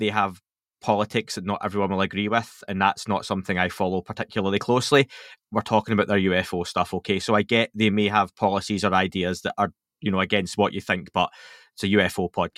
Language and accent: English; Scotland, United Kingdom; Yeah, I'm open. I'm Scottish. We hate everyone.